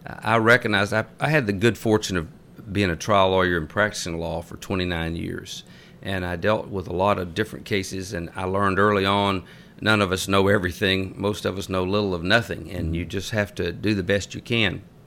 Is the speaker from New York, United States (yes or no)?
no; Tennessee, United States; I was raised and born in Cannon County and had the good fortune of living on the county line.